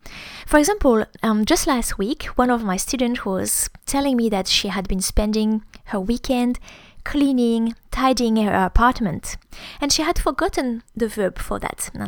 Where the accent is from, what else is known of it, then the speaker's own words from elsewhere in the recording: Grand Est, France; first language French; English is a second language; moved away as an adult; now in Melbourne, Australia; I'm a native French teacher. I grew up in the Champagne region in France.